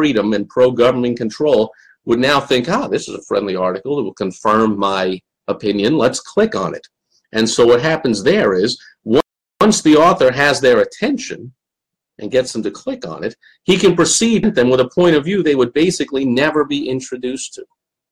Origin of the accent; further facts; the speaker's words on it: New York, United States; I grew up in the Northeast in New York as a surrounded by nothing but left-wing liberal-itis.